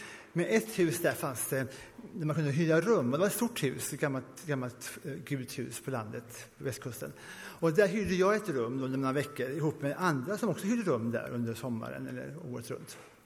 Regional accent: India; Mina föräldrar var missionärer i Indien, jag växte upp i Indien.

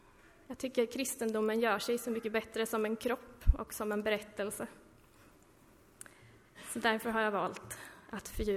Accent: Mullsjö, Jönköping County, Sweden; now in Lund, Sweden; och jag bor i Lund. Jag är uppvuxen i Mullsjö utanför Jönköping. Uppvuxen i Mullsjö missionskyrka.

